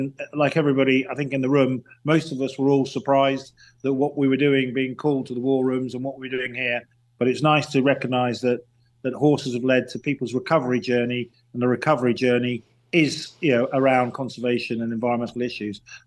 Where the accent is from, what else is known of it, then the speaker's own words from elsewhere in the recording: England, United Kingdom; I'm an English gentleman.